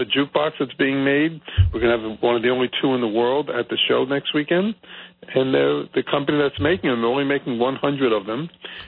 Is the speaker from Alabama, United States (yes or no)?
no; New Jersey, United States; I'm from New Jersey, I don't go to the city that often by train.